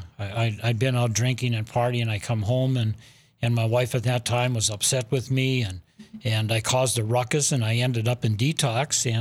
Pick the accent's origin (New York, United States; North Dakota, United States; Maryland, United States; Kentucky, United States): North Dakota, United States; Dahlen; also born or lived in Fordville; I was born in northeastern North Dakota, a little town called Fordville, North Dakota. And I grew up on a farm about 12 miles from there near a little town called Dahlin, Nort